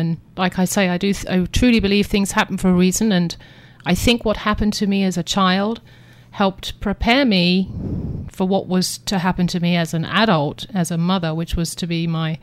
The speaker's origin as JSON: {"language": "English", "region": "South East England", "country": "United Kingdom", "tie": "born or raised there", "also_born_or_lived": "London", "moved": "as an adult", "said": "I was born and raised in Kent, England. That's known as the Garden of England. Beautiful place right on the coast there with the White Cliffs of Dover. And I lived in central London for 20 years before I relocated to this country, about 12 years ago now."}